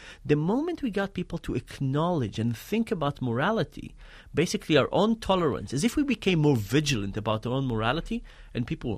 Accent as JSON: {"language": "English", "country": "Israel", "tie": "born or raised there", "said": "I grew up in Israel."}